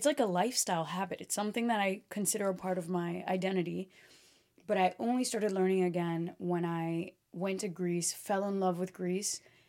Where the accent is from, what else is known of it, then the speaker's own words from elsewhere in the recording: Brazil; first language Portuguese; English is a second language; Okay, so then I learned Portuguese first in Brazil, and then I learned English.